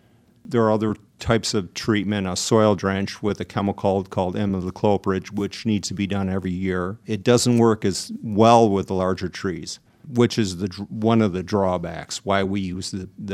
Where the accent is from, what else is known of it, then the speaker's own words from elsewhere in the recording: Grand Rapids, Michigan, United States; I'm a native of Grand Rapids, Michigan. I've seen what it's done in my hometown in just the last 3-4 years.